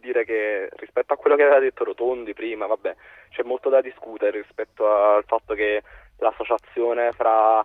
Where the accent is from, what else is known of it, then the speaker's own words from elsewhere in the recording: Naples, Campania, Italy; in realtà io sono di Napoli, avevo chiamato rispetto alla campagna